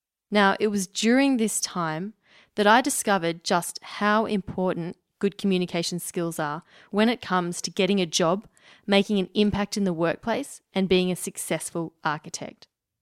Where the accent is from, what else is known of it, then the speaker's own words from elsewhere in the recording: Melbourne, Victoria, Australia; I'm from Melbourne, Australia, which is officially one of the world's most livable cities